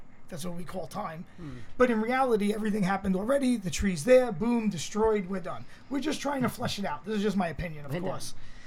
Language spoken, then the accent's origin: English; Brooklyn, New York, United States; I'm a little, I'm from Brooklyn.